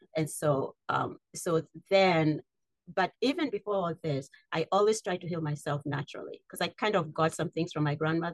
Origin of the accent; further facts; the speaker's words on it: Kenya; But I grew up in Africa, in Kenya.